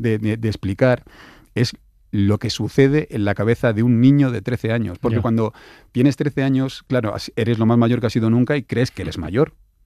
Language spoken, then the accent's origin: Spanish; Torrejón de Ardoz, Community of Madrid, Spain; Yo soy de Torrejón y me había ido a Madrid.